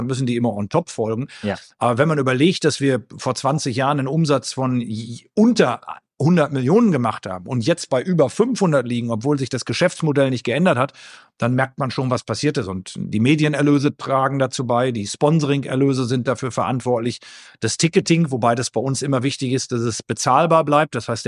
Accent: Münster, North Rhine-Westphalia, Germany; Ich komme aus Münster, mein Heimatverein ist Preußen Münster.

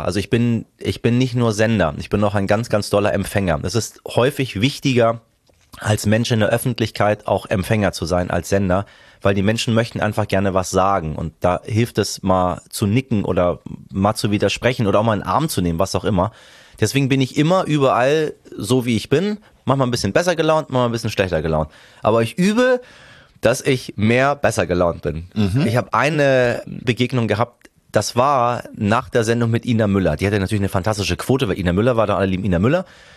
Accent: Hamburg, Germany; also born or lived in Tehran, Iran; ich bin ja aufs Dorf gezogen und zwar auf das Dorf namens Hamburg. Ich kam ja aus Teheran. Teheran hat 20 Millionen Einwohner.

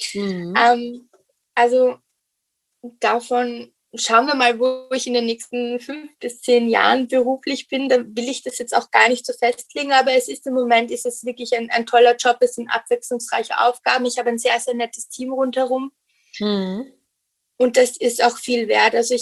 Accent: Vienna, Austria; gebürtige Wienerin. Also meine Großeltern kommen teils aus den Bundesländern von Österreich. Mhm. Aber ich bin wirklich in Wien aufgewachsen.

